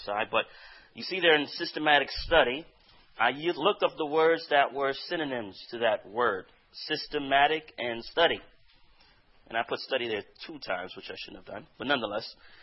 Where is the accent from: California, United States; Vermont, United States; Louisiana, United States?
California, United States; Riverside; born there; I was born in Riverside, California.